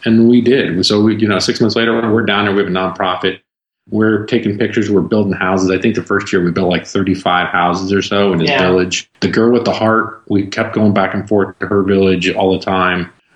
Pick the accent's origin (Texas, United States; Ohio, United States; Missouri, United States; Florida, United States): Florida, United States; And I'm from Florida, and this place is hot.